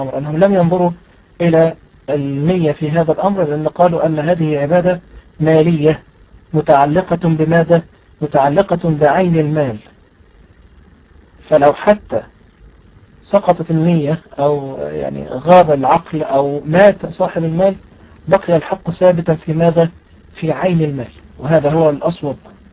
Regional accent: Egypt; نحن عندنا في مصر عندما يتزوج الرجل فإنه بطريقة آلية يكتب على نفسه ما يسمى بمؤخر الصداق.

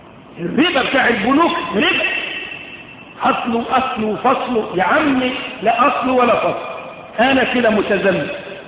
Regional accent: Egypt; عندنا كمصريين

